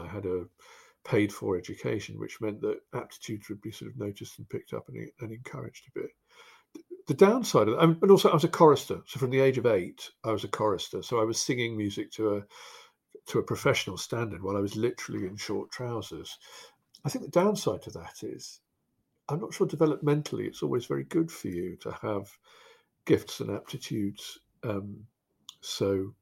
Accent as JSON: {"language": "English", "town": "Kettering", "region": "East Midlands", "country": "United Kingdom", "tie": "born or raised there", "said": "Because also I grew up in Kettering."}